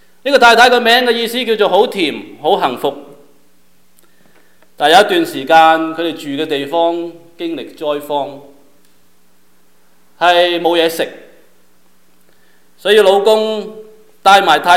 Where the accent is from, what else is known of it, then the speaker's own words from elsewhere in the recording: China; now in United States; 我们离开我们的家乡来到美国，但是好像现在中国挺好，美国麻麻地。